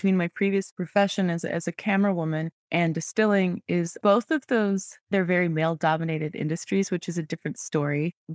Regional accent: British Columbia, Canada; I grew up in British Columbia and really kind of in the wilderness.

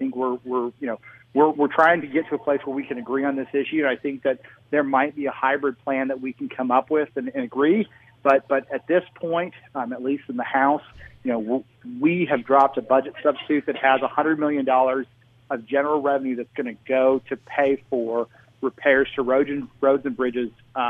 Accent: Springfield, Missouri, United States; So I am from Springfield, Missouri

